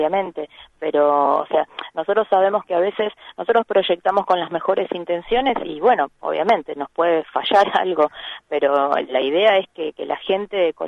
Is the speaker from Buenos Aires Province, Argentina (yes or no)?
yes; Pinamar, Buenos Aires Province, Argentina; Yo soy nacida acá en Pinamar, yo nací en el año 76 y me ausenté un par de años cuando estuve estudiando afuera. Después viví toda mi vida acá.